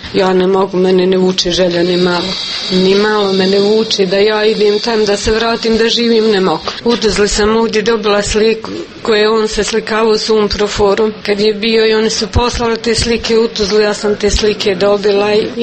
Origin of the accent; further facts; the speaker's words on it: Glogova, Republika Srpska, Bosnia & Herzegovina; Rodom sam pod Konjović polje u Glogovu i sam bila udata.